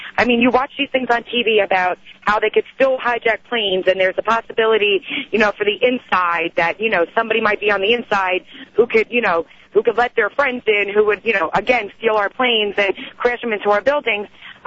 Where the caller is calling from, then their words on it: New Jersey, United States; I'm from Monmouth County, New Jersey